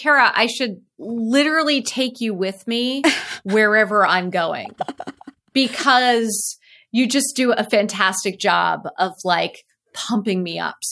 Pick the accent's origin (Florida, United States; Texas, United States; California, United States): California, United States; Cupertino; So I grew up in Cupertino. I mean, the thing that's really fun for me is that my grandparents had moved to Cupertino in the 50s to open a nursery when it was all orchards.